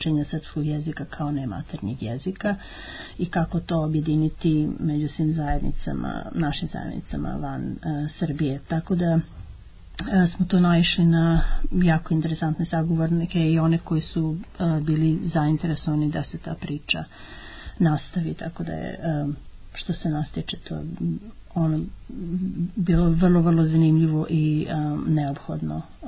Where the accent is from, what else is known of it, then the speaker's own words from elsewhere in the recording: United Kingdom; jer mi smo svi iz Britanije i britanski državljani također